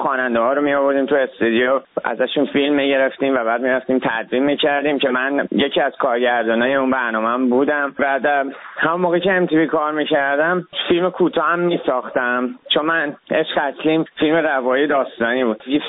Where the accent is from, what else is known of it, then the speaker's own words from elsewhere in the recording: Iran; من چون 18 روزه است تو ایران زندگی کردم، بزرگ شدم